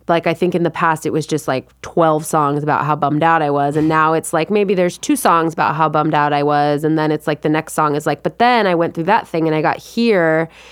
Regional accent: California, United States; yep, I'm from California, I love it.

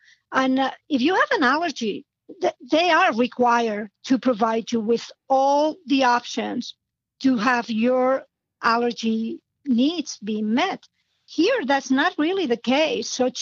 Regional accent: Barcelona, Catalonia, Spain; So I grew up in Barcelona, Spain, where food really matters to us, where we have healthy foods.

